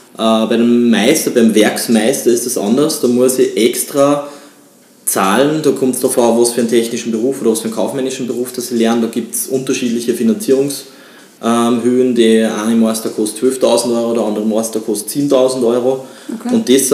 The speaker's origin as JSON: {"language": "German", "country": "Austria", "said": "dass das Bildungssystem zwar nicht schlecht ist bei uns in Österreich"}